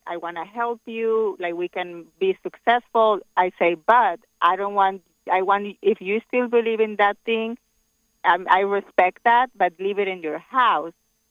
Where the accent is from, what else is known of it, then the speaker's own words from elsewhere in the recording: Mexico; English is a second language; because I'm from Mexico, and in Mexico is very strong, those beliefs.